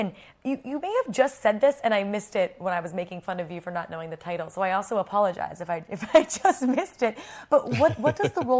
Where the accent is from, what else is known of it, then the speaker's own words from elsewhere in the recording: United States; now in London, United Kingdom; as you can, obviously, everyone knows from my accent, I'm from America, living in London